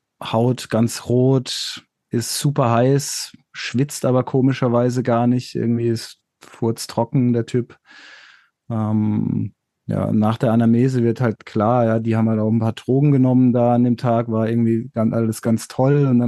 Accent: Southern Germany, Germany; now in Hamburg, Germany; Ich komme eigentlich aus Süddeutschland.

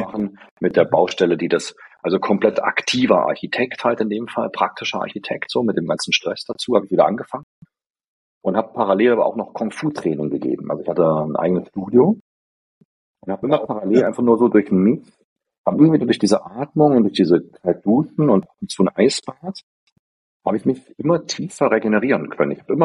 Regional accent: Berlin, Germany

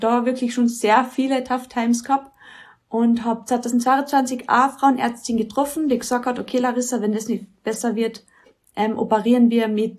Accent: Carinthia, Austria; now in Villach, Austria; ich bin aus Kärnten, also so wie die Betty auch, aber halt von ganz oben, aus dem Mölltal, wohne jetzt mittlerweile wieder in Villach, weil es halt die schönste Stadt in Kärnten ist

